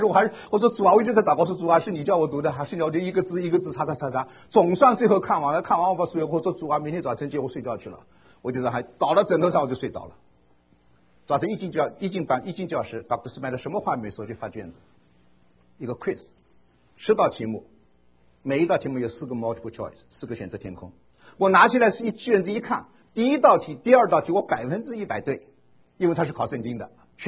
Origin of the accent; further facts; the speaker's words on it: China; 听说我们从大陆来以后